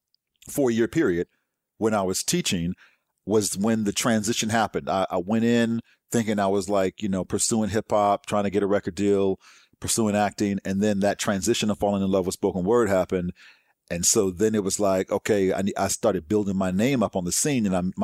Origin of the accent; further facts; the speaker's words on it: Berkeley, California, United States; also born or lived in Washington, D.C.; now in Los Angeles, United States; I'm originally from the Bay Area.